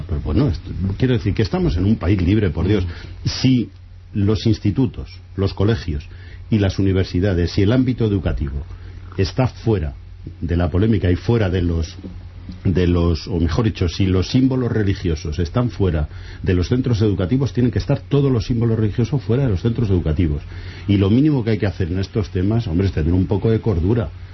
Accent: Spain; Es que nosotros somos españoles y tenemos unas libertades

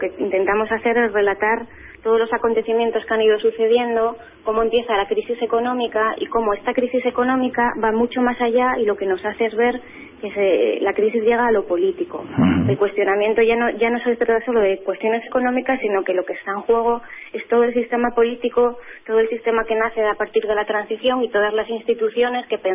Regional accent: Getafe, Community of Madrid, Spain; yo soy del Getafe, que he vivido toda mi vida en Getafe.

